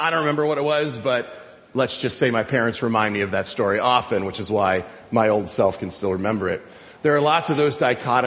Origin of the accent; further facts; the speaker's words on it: Florida, United States; Growing up in Florida, we'd go to Disney a lot because that used to be an economical vacation.